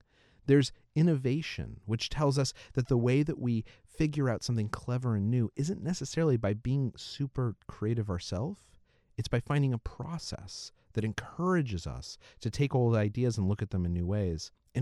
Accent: Albuquerque, New Mexico, United States; now in New York City, United States; Now, I grew up in New Mexico, in Albuquerque, and I now live in New York City.

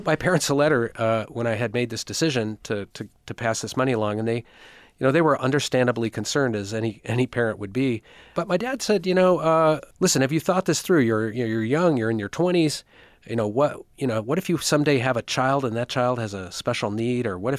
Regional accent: Detroit, Michigan, United States; It may have started actually when I was seven, because I grew up in Detroit in a very, very wealthy suburb, and I could see the gap between where I lived and Detroit.

